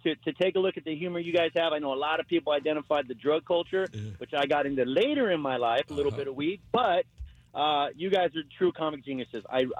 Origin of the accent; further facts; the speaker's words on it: Los Angeles, California, United States; as a kid born and raised in East L.A.